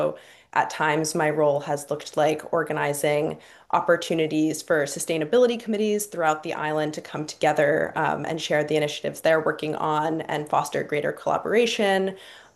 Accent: Portland, Maine, United States; I grew up in Portland, Maine, and attended Maine Coast Waldorf School for my whole life up through 12th grade

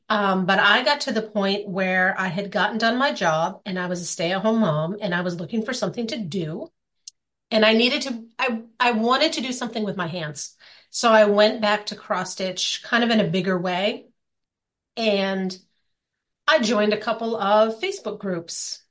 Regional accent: West Gardiner, Maine, United States; I am originally from Maine. I grew up in West Gardner from a very crafty family.

